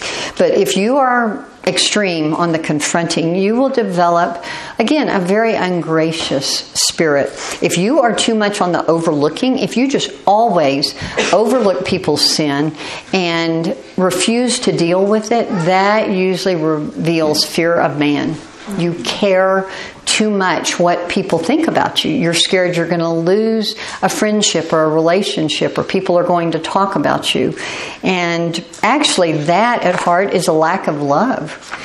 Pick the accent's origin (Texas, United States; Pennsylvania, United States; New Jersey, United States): Texas, United States; Houston; also born or lived in Southern California; When we lived in Southern California, I loved the mountains. I mean, I was born and raised in Houston.